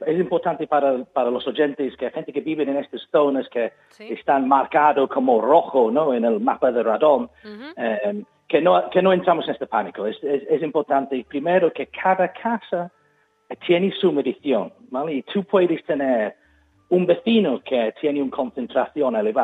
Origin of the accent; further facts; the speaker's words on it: United Kingdom; Spanish is a second language; En Reino Unido, como se nota por mi acento de donde vengo yo